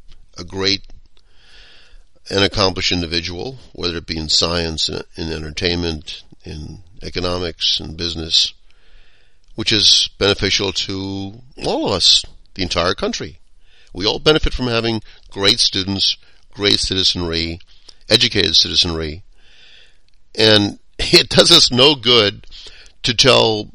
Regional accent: New York City, New York, United States; I'm middle-aged. I was raised in Brooklyn, Queens, and Manhattan. And I went to public schools there.

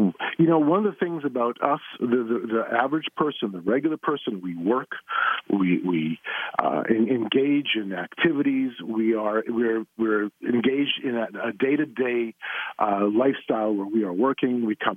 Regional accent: Canada; I'm from Canada, as you mentioned.

